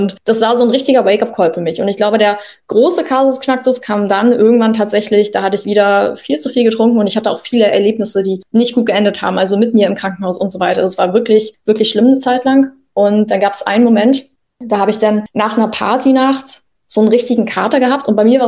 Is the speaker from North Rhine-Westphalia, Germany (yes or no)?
no; Mecklenburg-Vorpommern, Germany; moved away as an adult; now in Berlin, Germany; komme selber aus einem ja, Bundesland, was viel mit Landwirtschaft, viel mit Dorf zu tun hat. Ich komme aus Meckpommern und bin daher in einem sehr alkoholnormalisierenden Umfeld aufgewachsen. Und als ich dann nach Berlin gezogen bin, vor ungefähr 6 Jahren